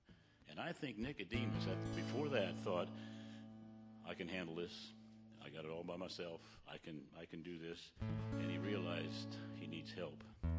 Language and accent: English; Fredericksburg, Ohio, United States; You know, I grew up near Fredericksburg, Ohio